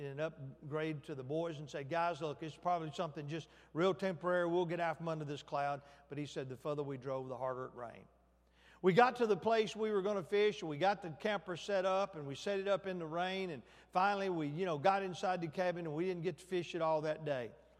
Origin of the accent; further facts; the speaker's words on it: Alabama, United States; I grew up in the Shoals preaching.